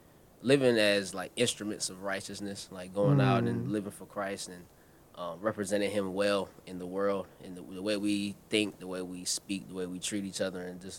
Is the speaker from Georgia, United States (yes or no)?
no; Wendell, North Carolina, United States; I'm from Wendell, North Carolina, so it's like 20 minutes outside of Raleigh.